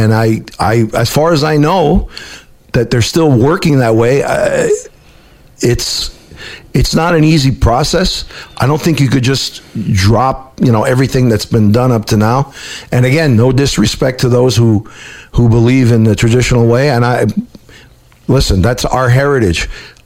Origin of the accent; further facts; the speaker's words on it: Brooklyn, New York, United States; You know as well as I do, we grew up in Brooklyn.